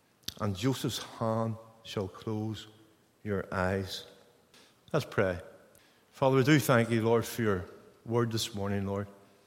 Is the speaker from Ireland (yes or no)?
yes; Ireland; I'm from Ireland, so I will try to slow down